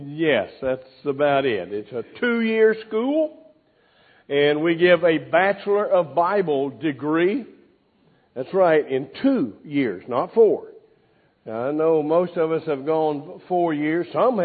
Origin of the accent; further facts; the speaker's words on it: Arkansas, United States; I was raised in Arkansas. I was a rice farmer, believe it or not. My dad was a rice farmer before me